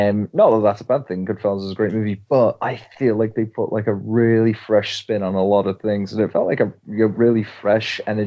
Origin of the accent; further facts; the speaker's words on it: Chester, North West England, United Kingdom; now in Auckland, New Zealand; I'm reporting in live from Auckland here in Aotearoa, New Zealand. I'm from Chester in the UK originally.